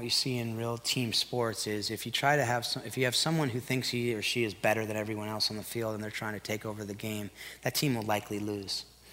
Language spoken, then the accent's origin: English; Folsom, California, United States; they are way healthier than most of the families in my hometown in Folsom, California, in my neighborhood.